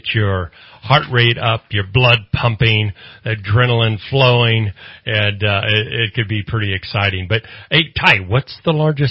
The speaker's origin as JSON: {"language": "English", "town": "Redding", "region": "California", "country": "United States", "said": "because I came from Redding up to Bernie."}